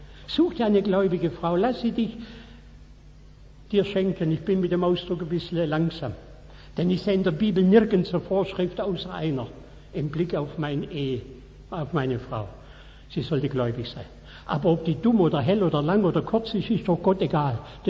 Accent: Baden-Württemberg, Germany; Aber bei uns im Schwarzwald, da ist Liebe über 60% Wille.

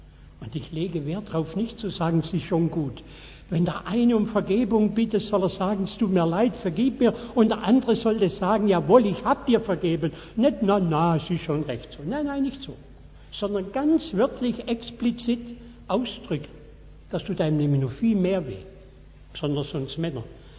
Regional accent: Baden-Württemberg, Germany; Aber bei uns im Schwarzwald, da ist Liebe über 60% Wille.

